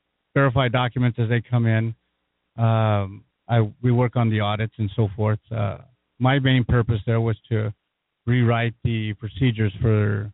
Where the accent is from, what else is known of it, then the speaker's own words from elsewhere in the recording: Las Cruces, New Mexico, United States; I was born and raised here in Las Cruces.